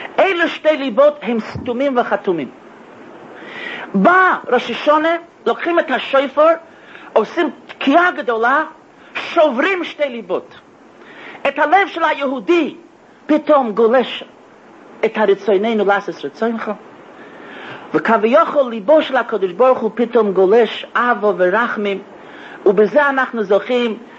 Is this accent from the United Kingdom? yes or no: no; United States; אני מכירים מהרי שלי שאני אמריקאי, אני בתור אמריקאי אני אומר